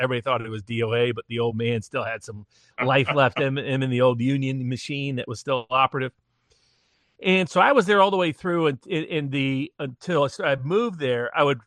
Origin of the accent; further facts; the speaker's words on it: Tennessee, United States; also born or lived in Wisconsin; On my way out to Malibu, where I was moving from Wisconsin at the time, I grew up in Tennessee.